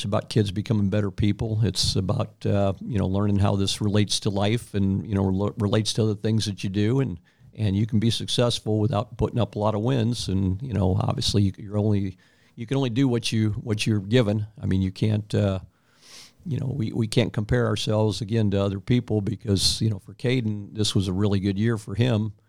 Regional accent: Belleville, Illinois, United States; I grew up in Belleville

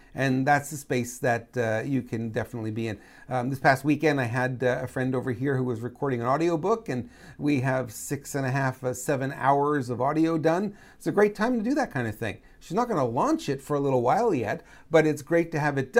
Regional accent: Canada; I grew up in Canada, I know.

